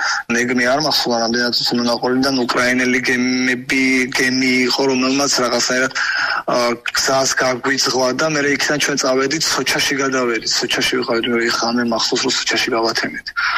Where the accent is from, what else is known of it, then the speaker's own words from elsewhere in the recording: Sukhumi, Abkhazia, Georgia; now in Batumi, Georgia; მე თავს ბათუმელავ თული უკვე რომ არ მე ყოველთვის ძახი სოხუმელი ვარ მეთქე, მაგრამ თავს ბათუმელავ, იმიტომ რომ არ გავიზარდე ამ ქალაქმა მომცად ყველაფერი რაც მაქვს, მეგობრები, ახლობლები.